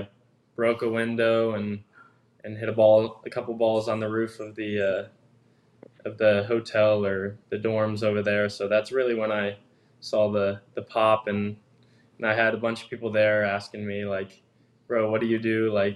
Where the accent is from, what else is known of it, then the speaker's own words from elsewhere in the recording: Cincinnati, Ohio, United States; So I had always been a huge Reds fan since I was little. I was from Cincinnati.